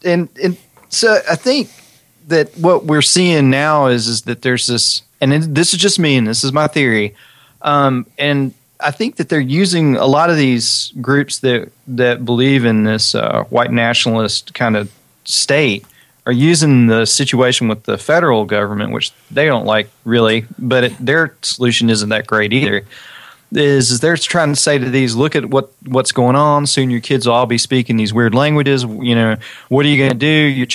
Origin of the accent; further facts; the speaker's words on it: the South, United States; And as a Southerner, to me, it's kind of like, and I grew up with a lot of people. I grew up very colorblind, being from a mixed background of American Indian Norwegian.